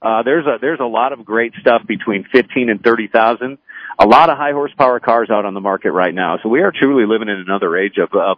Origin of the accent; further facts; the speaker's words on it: Minnesota, United States; I grew up in Minnesota, and he would take me to BIR once a summer for the muscle car shootout.